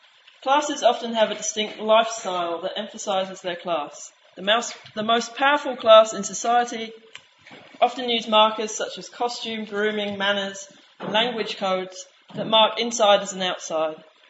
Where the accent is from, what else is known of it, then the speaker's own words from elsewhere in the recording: United Kingdom; And I grew up in Britain.